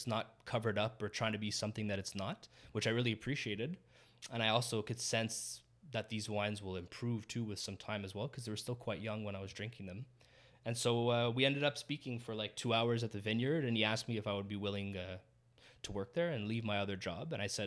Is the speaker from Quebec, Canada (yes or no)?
yes; Pierrefonds, Quebec, Canada; like I grew up in the West Island. I grew up in Pierrefonds, and I had no clue, like most people, I think, that there was a vineyard there.